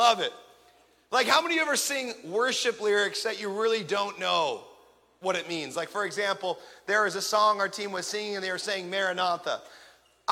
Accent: Pacific Northwest, United States; I'm from the Pacific Northwest, so it rains every day.

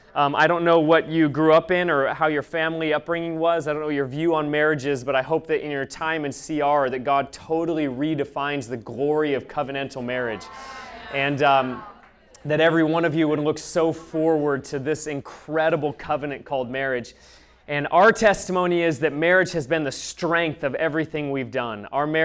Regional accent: Alaska, United States; I'm from Alaska, and Holly's from Pennsylvania, Lancaster, Pennsylvania.

